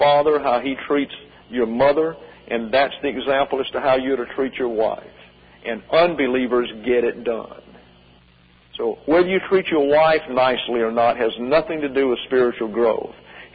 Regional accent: the South, United States; born there; I was born in the South. The ladies are respected in the South. I've noticed that's not necessarily true up here.

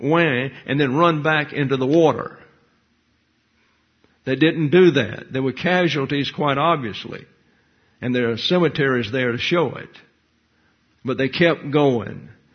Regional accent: Deep South, United States; When I was raised in the South, and it was the Deep South, you were taught this.

